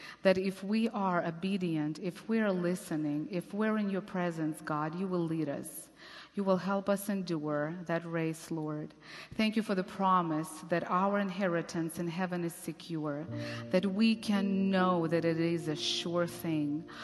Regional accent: Russia; English is a second language; I grew up, again, in Russia. I'm bringing that way too much, as if you can't tell. But so I was born in Russia

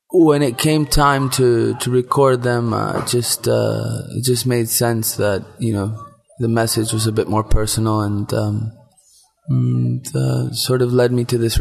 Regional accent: Florida, United States; also born or lived in Detroit; I was born in Detroit. You know, grew up in Florida, was educated in English. I think in English. I speak in English

